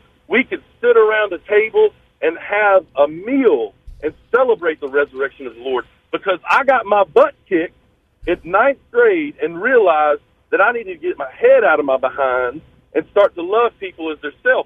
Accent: Thomasville, North Carolina, United States; I want you to know that I grew up in Thomasville, North Carolina, right?

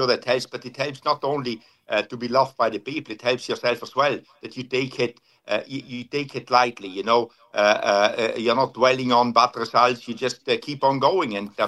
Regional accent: Italy; first language Italian; English is a second language; now in United States; I grew up speaking Italian. I was born in Italy, but in the north of Italy, and we speak both languages there, German and Italian, so I grew up doing that one. And then English I learned when I was over 20 years old.

